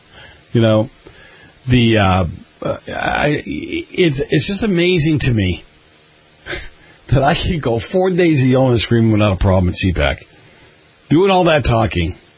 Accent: Boston, Massachusetts, United States; I was kind of making fun of New York because I'm from Boston originally.

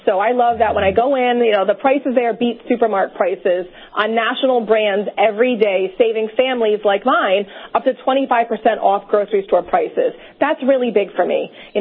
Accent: Rhode Island, United States; but you are 100% correct because I'm from Rhode Island.

